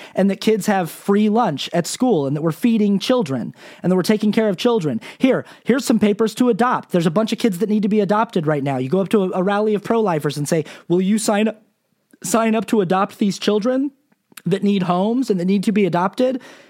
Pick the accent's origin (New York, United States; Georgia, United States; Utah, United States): Utah, United States; Salt Lake City; I'm from Salt Lake City, Utah originally. I was raised LDS.